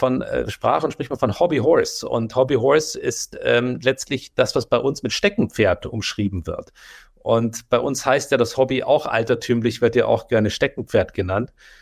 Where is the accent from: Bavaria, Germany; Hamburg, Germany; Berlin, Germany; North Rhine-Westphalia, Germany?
Bavaria, Germany; Guttenberg; also mein Heimatort heißt Guttenberg